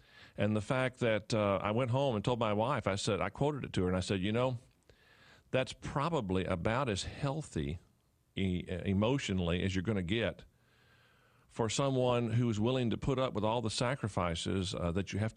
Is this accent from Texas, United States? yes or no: yes; Texas, United States; also born or lived in Dallas; now in Tennessee, United States